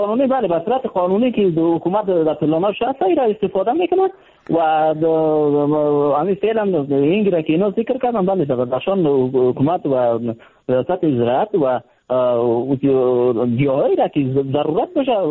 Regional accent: Badakhshan, Afghanistan; از بدخشان هستم

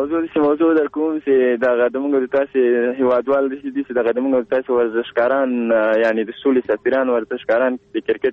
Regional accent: Kabul, Afghanistan; born there; زه دلته په دې ټولنه کې پیدا شوی یم په کابل کې دی سبس کې نو زما کوچیتوب مې نه ده لیدلی

